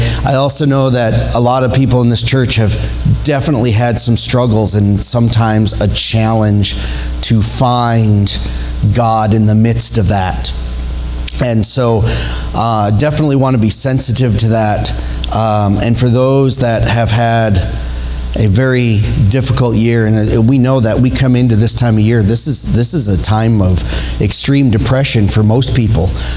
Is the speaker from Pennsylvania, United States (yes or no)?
no; Wisconsin, United States; And I come from Wisconsin, so I definitely know alcohol addictions. Saw that, grew up with that and all of that.